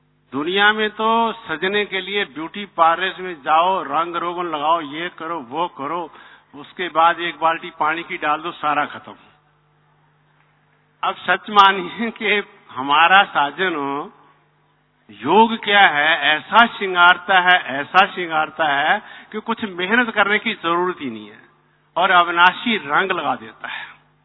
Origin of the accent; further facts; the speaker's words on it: Punjab, India; तो मैं तो छोटे से गांव है पंजाब में, वहां का रहने वाला हूँ